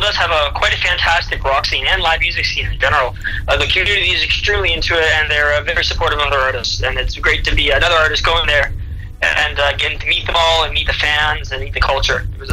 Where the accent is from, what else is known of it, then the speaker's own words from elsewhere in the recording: Barrie, Ontario, Canada; Barrie, which is my hometown.